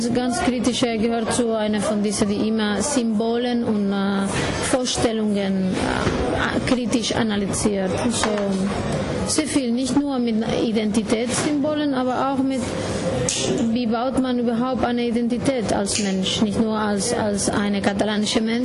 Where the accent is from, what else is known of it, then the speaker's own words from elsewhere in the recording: Barcelona, Catalonia, Spain; first language Galician; German is a second language; also born or lived in Galicia; ich bin in Nordgalicien geboren, wo auch eine sehr starke Nationalidentität gibt. So, ich spreche als Muttersprache Gallego, das ist wie Portugiesisch. Bin aufgewachsen in Barcelona, trotzdem würde ich immer Migrant genannt